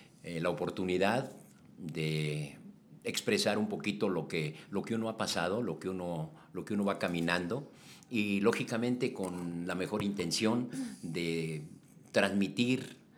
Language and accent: Spanish; Mexico; tenemos un derecho como mexicanos a crear una antigüedad en una empresa